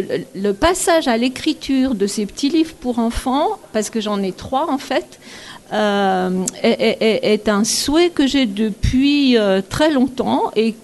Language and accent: French; Montsolier-les-Mines, France; born there; moved away as an adult; je suis née ici, à Montsolier-les-Mines, en 1958. Je suis partie m'installer en Haute-Savoie pour mon activité professionnelle.